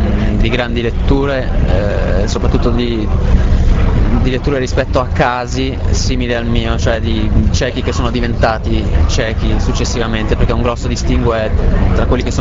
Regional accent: Genoa, Liguria, Italy; Io sono genovese, sì, anche se è una Genova un po' diversa dal solito

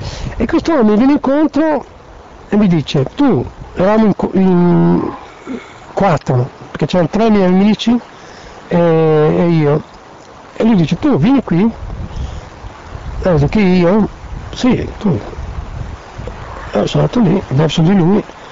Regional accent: Milan, Lombardy, Italy; tu vieni da Trieste, io vengo da Milano, ci troviamo

